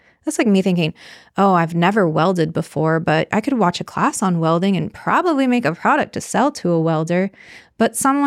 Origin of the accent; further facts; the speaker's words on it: California, United States; So I grew up in California, short story. Grew up in California and I did acting and modeling when I was young.